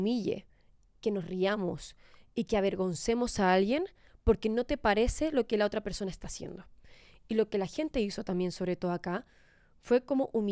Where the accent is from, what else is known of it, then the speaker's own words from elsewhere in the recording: Chile; No como si soy una chilena.